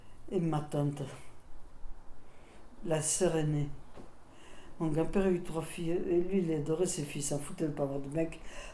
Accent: Melun, Île-de-France, France; born there; Je suis née à Melun, ici à côté là, en 49. Mon père était prof, il avait été nommé là. Après-guerre, je suis née dans une salle de classe où ils avaient été réfugiés après-guerre, il n'y avait pas de logement.

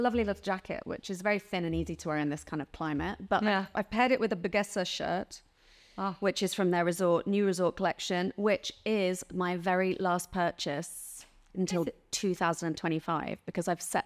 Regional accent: Dubai, United Arab Emirates; moved away as an adult; now in London, United Kingdom; I'm from Dubai, and I very strongly associate with Dubai, but I'm not Emirati. Then I go to London, and London is where I moved when I was 18.

